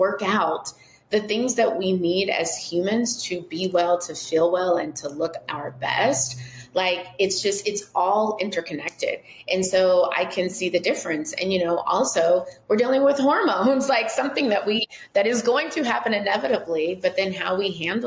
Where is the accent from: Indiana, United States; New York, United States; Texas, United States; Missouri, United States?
Texas, United States; I know I'm from Texas, it's old school.